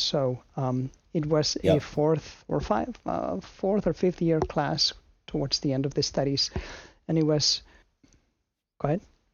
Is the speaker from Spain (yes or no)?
yes; Madrid, Community of Madrid, Spain; I was born and raised in Spain, in Madrid